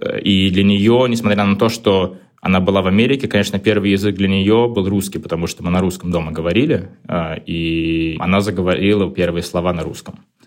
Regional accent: Saint Petersburg, Russia; Я вообще сам родился и вырос в Питере. Жил, не тужил, там до какого-то достаточно сознательного возраста.

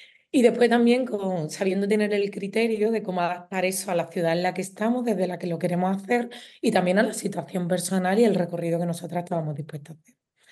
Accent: Málaga, Andalusia, Spain; pues yo soy malagueña

